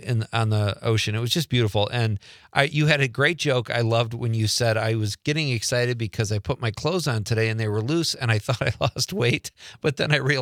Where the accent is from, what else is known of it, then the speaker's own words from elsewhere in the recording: Midwest, United States; I'm like, dude, I grew up in the Midwest.